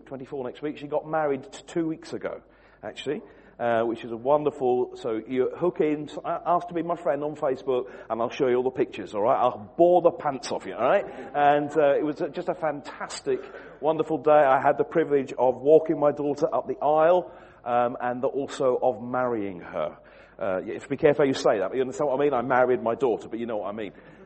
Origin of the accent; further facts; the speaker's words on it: Wigan, North West England, United Kingdom; born there; I was born in Wigan, so I know about Lim, all right?